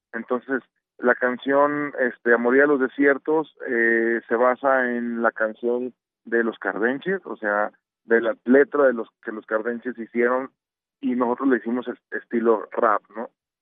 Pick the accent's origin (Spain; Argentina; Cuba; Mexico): Mexico; Gómez Palacio, Durango; Somos mexicanos, somos del norte, somos Gómez Palatinos, somos laguneros